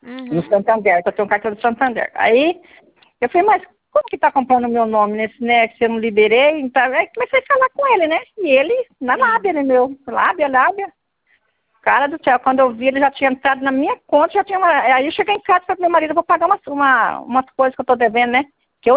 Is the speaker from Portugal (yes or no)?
no; Sinop, Mato Grosso, Brazil; Eu sou de Mato Grosso, na Sinop.